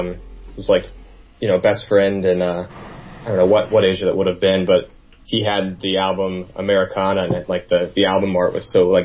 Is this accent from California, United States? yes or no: no; Chillicothe, Ohio, United States; This is in Ohio, so I grew up in Ohio.